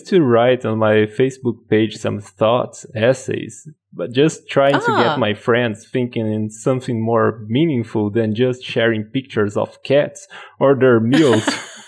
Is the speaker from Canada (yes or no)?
no; Brazil; English is a second language; I'm from Brazil, and I'm totally stoked to be in here today.